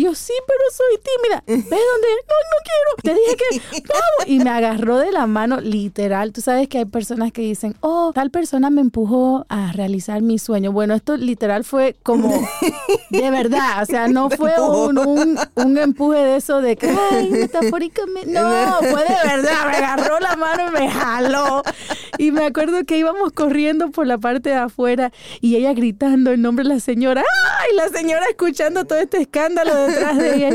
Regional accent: Miami, Florida, United States; born there; No, yo nací en Miami y, uh-huh, obviamente, bueno, el primer idioma que yo aprendí fue el español

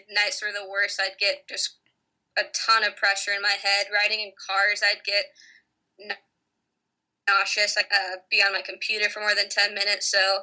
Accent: Portland, Oregon, United States; Yeah, I mean, growing up in Portland, going to University of Portland, that was always a dream of mine.

